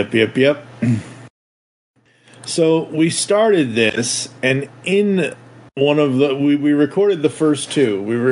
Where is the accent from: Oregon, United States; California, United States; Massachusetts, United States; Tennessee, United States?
Massachusetts, United States; Boston; I grew up in Boston. I know how much it costs to live in Massachusetts.